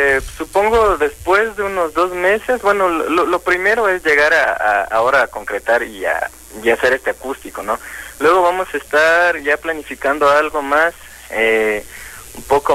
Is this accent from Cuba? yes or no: no; Ecuador; Como artista, mira, yo estoy a favor.